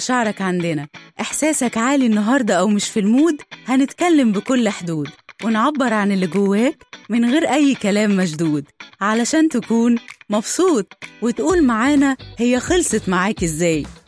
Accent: Egypt; كلنا فخورين بأن احنا مصريين، والحمد لله وربنا يحفظ بلدنا

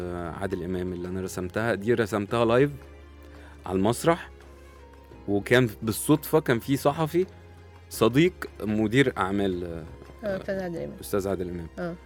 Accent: Egypt; مشرف لينا كعرب عامه مش كمصريين يعني

